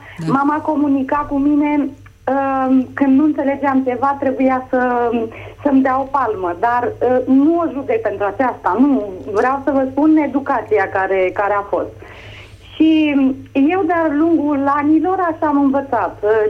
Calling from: Romania; din Zaragoza, din Spania

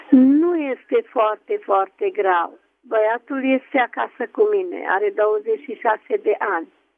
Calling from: Mureș County, Romania; Sunt din Mureș.

